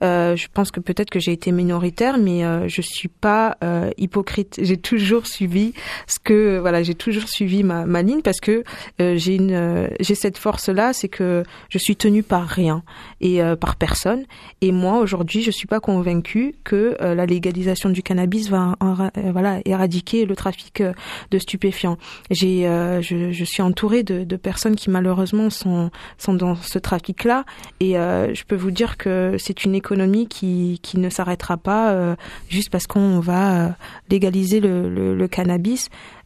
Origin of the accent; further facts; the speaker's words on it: Provence-Alpes-Côte d'Azur, France; J'ai grandi aussi à la Castelnaule, dans le 16e arrondissement.